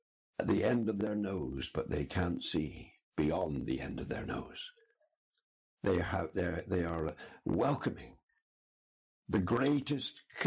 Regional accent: England, United Kingdom; I'm an Englishman

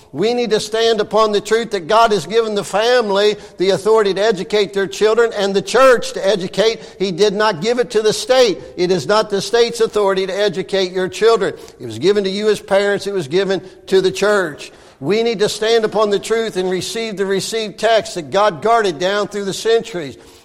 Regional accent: Ohio, United States; I grew up over in Winton Place.

